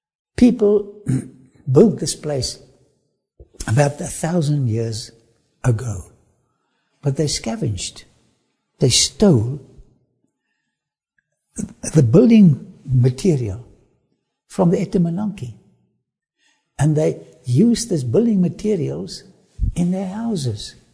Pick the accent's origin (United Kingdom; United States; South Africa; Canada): South Africa; first language Afrikaans; English is a second language; My mother tongue is Afrikaans, and I battle to speak to you in a foreign language. So excuse all my spelling mistakes and pronunciations.